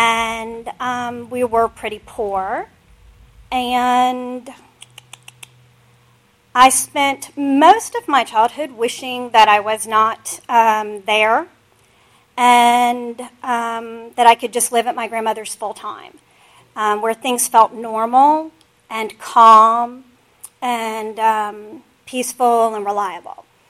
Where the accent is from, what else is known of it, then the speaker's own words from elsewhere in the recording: Florida, United States; I grew up in Florida to a single mother.